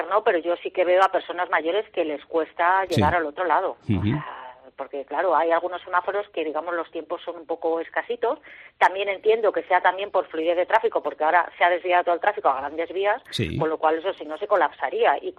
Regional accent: Salamanca, Castile and León, Spain; pongo siempre el ejemplo de Salamanca, ¿no? Que es mi tierra.

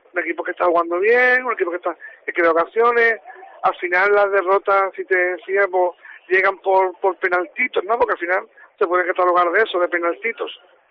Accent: Cádiz, Andalusia, Spain; now in Jerez, Spain; yo soy de Cádiz, yo realmente a casi al 100% veo Cádiz, hombre.

